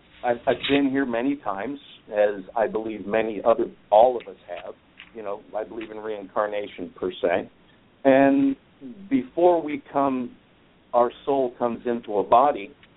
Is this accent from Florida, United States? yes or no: yes; Florida, United States; also born or lived in Ohio / Bahamas / Saudi Arabia; I was born in Ohio and grew up in South Florida in the Bahamas. Been on my own since right about 14, so I had a early start to my adult life, if you will.